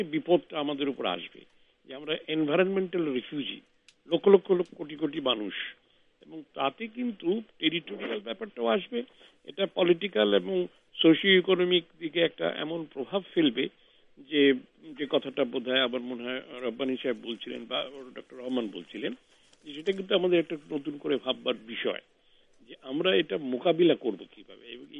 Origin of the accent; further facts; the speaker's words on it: Bangladesh; born there; moved away; বাংলাদেশ প্রতি আমি খুব সিম্পাথাইজ করি। আমি নিজেও আমার জন্মসূত্রে আমি একসময় তো ওইখানেই জন্মেছিলাম